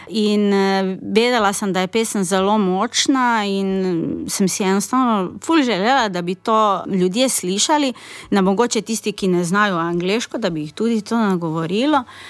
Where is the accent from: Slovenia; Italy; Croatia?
Croatia; jaz sem drugače iz Hrvaške, pa malo spremljam, kaj se dogaja